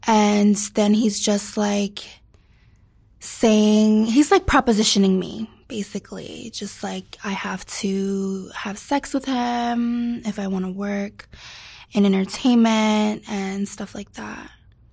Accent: Livingston, New Jersey, United States; now in Los Angeles, United States; I'm from Livingston, New Jersey. It's like a small suburban town in New Jersey.

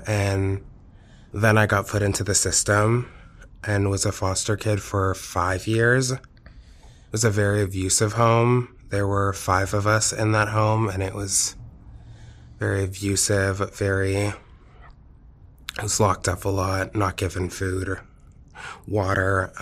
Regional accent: Spokane, Washington, United States; I grew up in Spokane, Washington. I always say, if you haven't gone, don't go. I would say it's a mid-sized town, and everybody kind of knows everybody in it.

